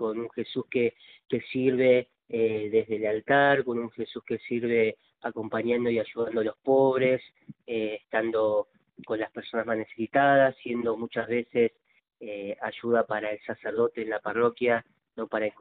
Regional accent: Buenos Aires, Argentina; yo soy de Villa del barrio Villa Lugano, de acá de la ciudad de Buenos Aires.

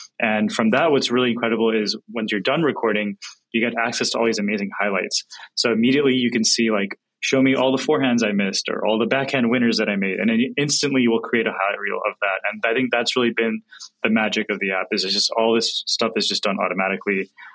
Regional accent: California, United States; So, you know, I was born and raised here in Silicon Valley.

